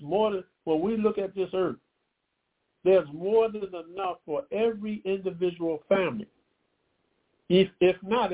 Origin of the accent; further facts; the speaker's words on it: United States; I'm not interested in being African. I'm an American.